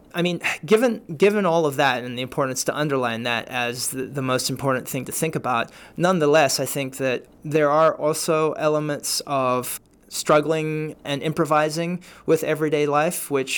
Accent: Cape Town, Western Cape, South Africa; born there; Cape Town, the city where I was born in South Africa

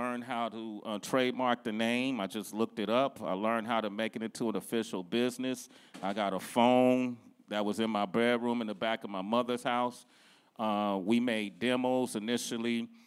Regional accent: Oakland, California, United States; we growing up in East Oakland, I didn't grow up alone. Like I grew up off of 23rd Ave, so we needed each other to get through the day.

